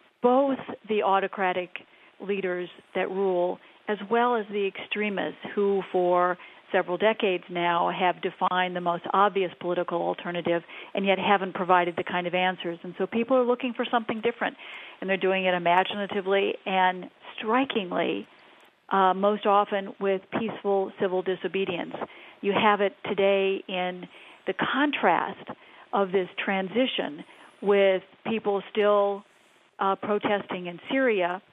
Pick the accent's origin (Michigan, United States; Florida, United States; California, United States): Michigan, United States; I'm from Michigan, so I'm delighted to be talking to the Midwest again.